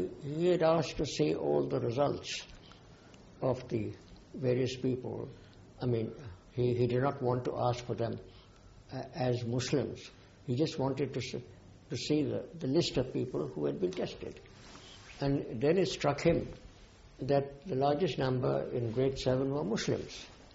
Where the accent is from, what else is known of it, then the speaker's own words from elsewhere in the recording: India; But as a Christian, as an Indian Christian, I was a minority myself.